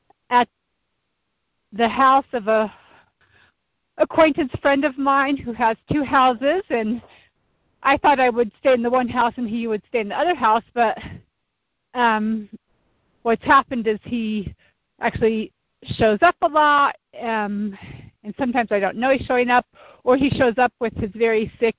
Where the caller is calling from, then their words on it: Colorado, United States; from Colorado.